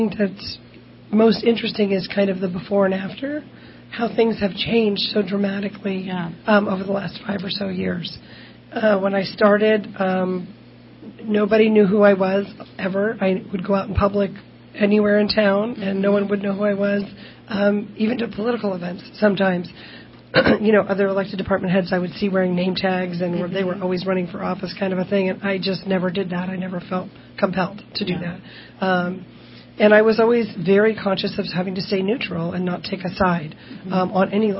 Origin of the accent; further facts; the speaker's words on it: Washington, District of Columbia, United States; I grew up in Washington, D.C., and when you grow up in D.C., your hometown paper is the Washington Post, and what's happening in the White House is your hometown news.